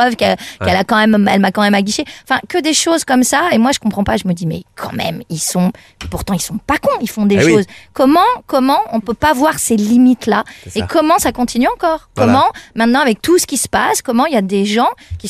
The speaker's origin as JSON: {"language": "French", "region": "Occitanie", "country": "France", "tie": "born or raised there", "said": "j'ai été élevée dans le Tarn par des parents et des grands-parents"}